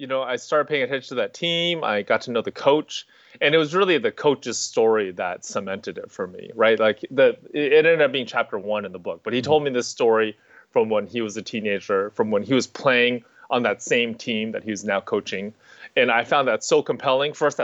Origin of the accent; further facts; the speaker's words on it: California, United States; and I grew up in the Bay Area.